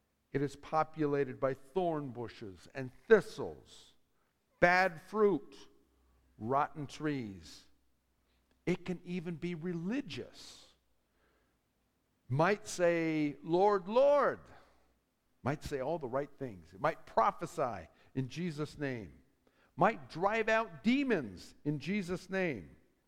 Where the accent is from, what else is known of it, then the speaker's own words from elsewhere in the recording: United States; I'm an American, and I'm an American of my time.